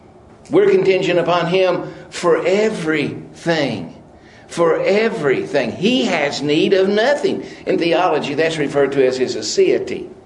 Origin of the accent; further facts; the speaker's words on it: Kentucky, United States; That's just the way I say it. I'm from Kentucky.